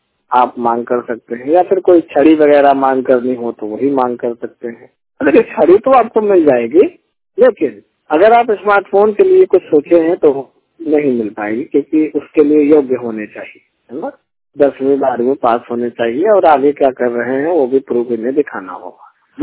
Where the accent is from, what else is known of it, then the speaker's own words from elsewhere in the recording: Mirzapur, Uttar Pradesh, India; जो कि आप भी एक मिर्जापुर के ही वासी हैं। और मैं बड़ा खुश हूँ कि हमारे जिला से इतने दिनों के बाद, इतने सालों के बाद कोई आया है